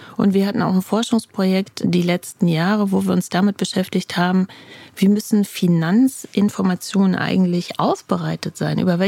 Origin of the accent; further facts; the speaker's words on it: Rhineland-Palatinate, Germany; ich komme aus der Pfalz